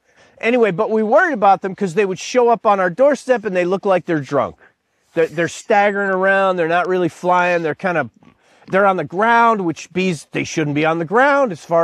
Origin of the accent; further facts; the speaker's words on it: Buffalo, New York, United States; I grew up in the Buffalo, New York area in the early 1970s